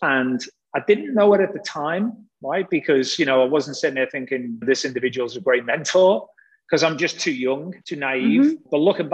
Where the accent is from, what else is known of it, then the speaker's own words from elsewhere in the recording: North West England, United Kingdom; accent: Liverpool; I'm a Liverpool fan, as probably some people will pick up from my accent.